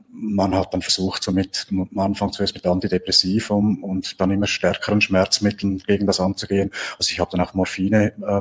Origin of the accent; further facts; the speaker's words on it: Switzerland; geraucht wie ein Fürstenbinder, sagen wir bei uns in der Schweiz